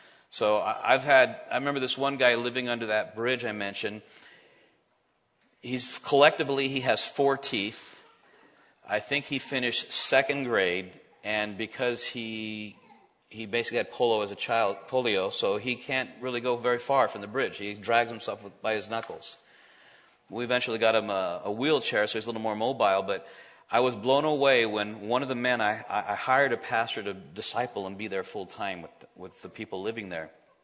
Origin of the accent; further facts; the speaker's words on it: California, United States; I grew up in California, so I think the Catholicism in California and close to Mexico is similar to the Catholicism in the Philippines.